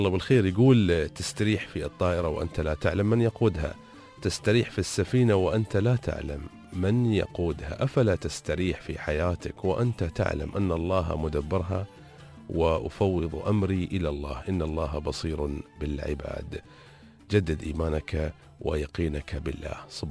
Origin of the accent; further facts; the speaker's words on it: Dubai, United Arab Emirates; سمعت طيب بس عن النفاف اللي عندنا في دبي